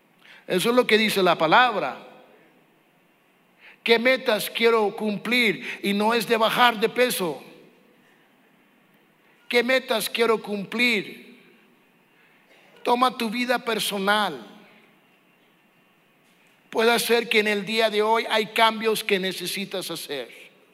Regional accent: United States; Damas y caballeros, yo soy el único gringo que vas a conocer que va a comer tacos de cabeza.

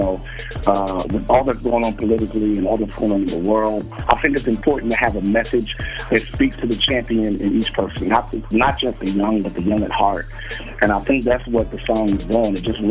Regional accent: Baltimore, Maryland, United States; we did a huge concert one time in my hometown of Baltimore.

